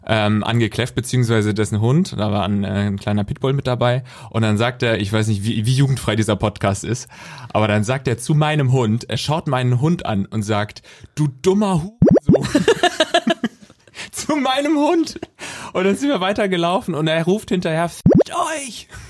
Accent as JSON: {"language": "German", "region": "Baden-Württemberg", "country": "Germany", "tie": "born or raised there"}